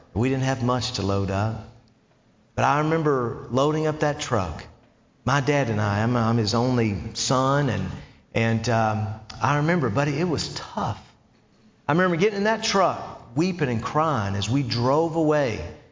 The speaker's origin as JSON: {"language": "English", "town": "Knoxville", "region": "Tennessee", "country": "United States", "tie": "born or raised there", "also_born_or_lived": "Somerset, Kentucky", "said": "Now, I grew up in Knoxville, Tennessee, Southern boy through and through. Sweet tea running through my veins every way, all right?"}